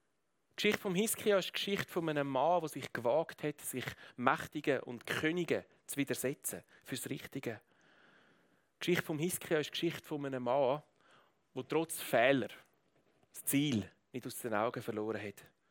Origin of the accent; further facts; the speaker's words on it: Würenlos, Aargau, Switzerland; Ich bin in Würrolos aufgewachsen, ich habe in Baden meine Lehre gemacht